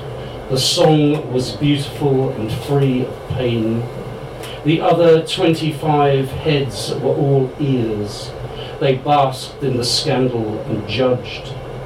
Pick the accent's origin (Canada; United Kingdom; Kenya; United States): United Kingdom; England; accent: English; now in Ireland; I didn't spend my first formative years in this country, as you can tell by my Sassenach accent.